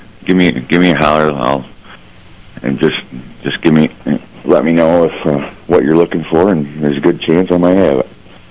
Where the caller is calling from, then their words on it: North Jay, New York, United States; Hey, Jimmy, calling from North Jay, New York.